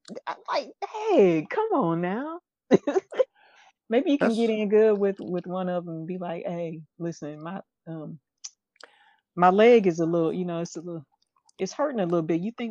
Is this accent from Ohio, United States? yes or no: yes; Euclid, Ohio, United States; So I grew up in Euclid.